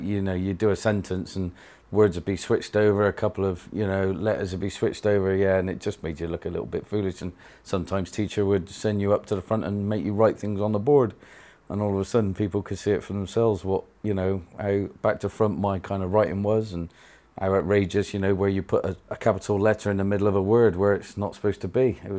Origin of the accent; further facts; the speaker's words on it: Portishead, South West England, United Kingdom; Born and bred, yeah. Half-breed between Shorehampton and Hartcliffe.